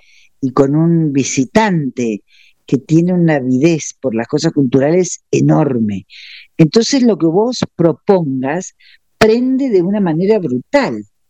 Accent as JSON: {"language": "Spanish", "town": "Paris", "region": "Île-de-France", "country": "France", "lives_now": "Lausanne, Switzerland", "said": "Si bien ahora estoy en Suiza, en Lausanne, que es donde vive mi familia, yo vengo de París."}